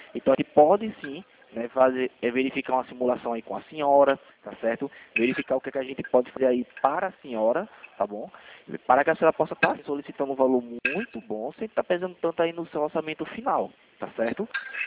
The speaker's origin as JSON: {"language": "Portuguese", "town": "Recife", "region": "Pernambuco", "country": "Brazil", "said": "Eu sou daqui de Recife."}